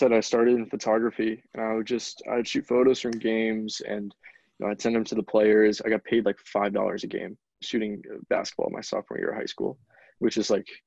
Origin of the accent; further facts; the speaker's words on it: Franklin, Massachusetts, United States; I'm from Franklin, Massachusetts. I'm going to be a rising sophomore at Ithaca College.